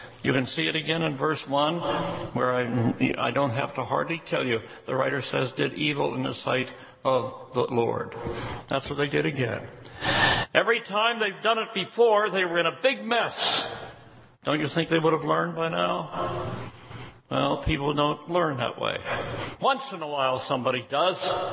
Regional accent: Pittsburgh, Pennsylvania, United States; I was raised around Pittsburgh, and I am thoroughly able to understand losers.

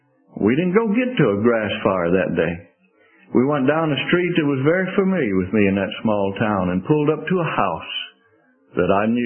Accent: Sardis, Mississippi, United States; Born and raised in Mississippi, and I was a junior and senior in high school, I was on the volunteer fire department, Sardis, Mississippi.

